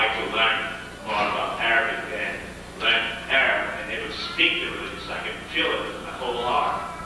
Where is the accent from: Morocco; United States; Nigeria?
Nigeria; I'm from Nigeria